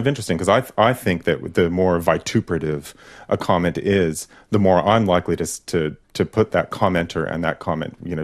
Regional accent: United States; I'm from the United States, and I grew up in a society that had the First Amendment.

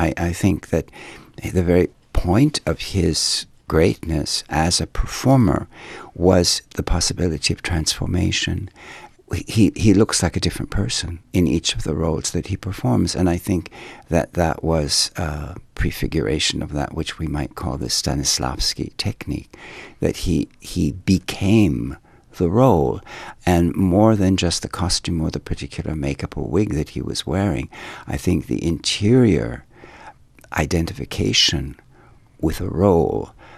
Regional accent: Milwaukee, Wisconsin, United States; born there; I was born in Milwaukee, Wisconsin. At that time, the city did not have a ballet company or a major school.

